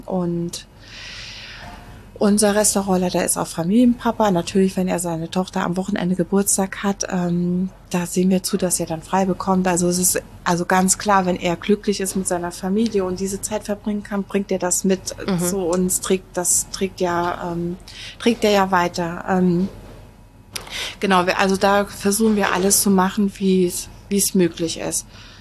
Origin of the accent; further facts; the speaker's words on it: Rhineland-Palatinate, Germany; accent: Palatinate German; bei mir geht ja manchmal auch noch mein pfälzisches Dialekt durch.